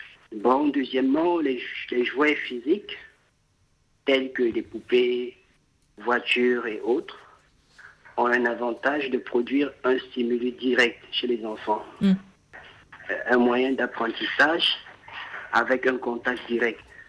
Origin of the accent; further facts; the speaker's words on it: Kinshasa, DR Congo; la disparition des jouets physiques ici, chez nous, en Afrique, principalement à Kinshasa.